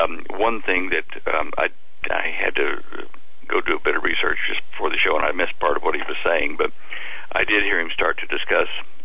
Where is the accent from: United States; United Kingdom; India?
United States; you don't want, as an American, to go offshore to avoid what's happening here.